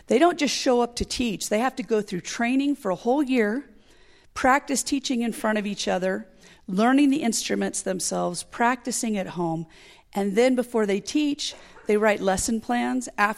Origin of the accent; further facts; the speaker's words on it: United States; In addition to that, I'm American, so I'm sort of this oddball when I'm there